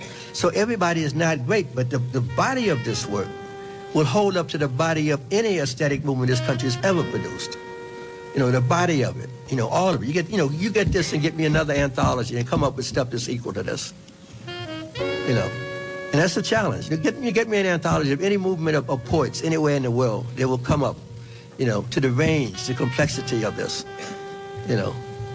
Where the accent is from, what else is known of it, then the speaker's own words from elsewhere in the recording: Chicago, Illinois, United States; Well, I'm from Chicago.